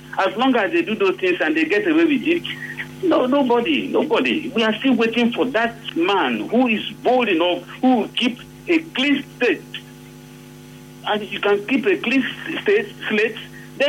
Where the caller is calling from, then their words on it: Bonny, Rivers, Nigeria; Yes, I am. I am calling from Bonny.